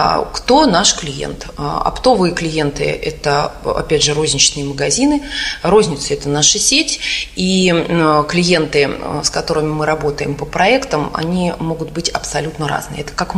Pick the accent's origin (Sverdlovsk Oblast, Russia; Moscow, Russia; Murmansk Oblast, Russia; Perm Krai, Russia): Moscow, Russia; born there; now in Moscow Oblast, Russia; Я родилась в Москве, мои родители родились в Москве, бабушка с дедушкой по папиной линии тоже родились в Москве. Но на текущий момент мы замкадыши